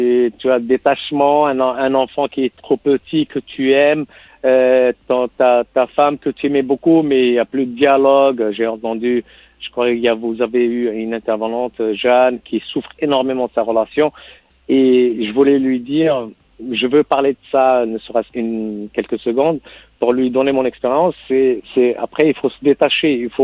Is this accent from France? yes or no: yes; France; je suis français d'origine maghrébine, Algérie, dans une famille soufie, je suis pas croyant